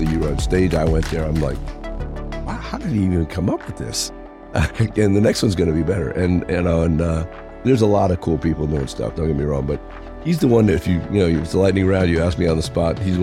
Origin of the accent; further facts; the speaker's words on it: Florida, United States; moved away; also born or lived in Texas; I grew up in Florida, and then Texas was a little stopover and came here. I would tell you I'm going to never move to Indiana, but I got transferred with a company and they moved me here